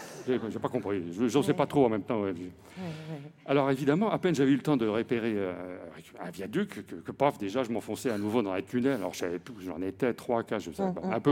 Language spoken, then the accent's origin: French; France; je suis français